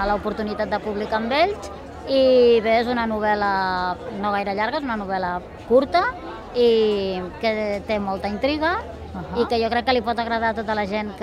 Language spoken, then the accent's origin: Catalan; Barcelona, Catalonia, Spain; jo soc de Barcelona i em quedava una mica lluny